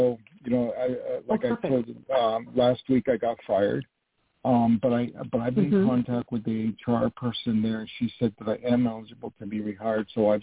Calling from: New York, United States; from New York.

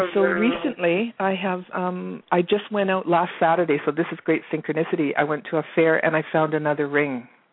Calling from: Vancouver, British Columbia, Canada; I'm from Vancouver

